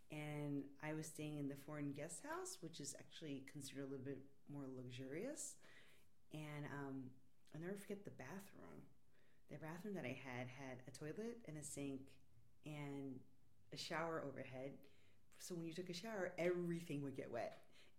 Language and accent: English; New York, United States; as a kid growing up in New York, I never really interacted with Native Americans.